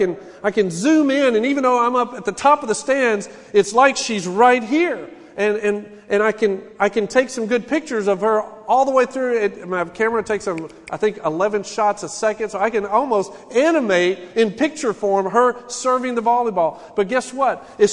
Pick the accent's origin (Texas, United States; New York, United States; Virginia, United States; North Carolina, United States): Texas, United States; I can only show you my perspective as an American because that's what I am. I'm here in Texas.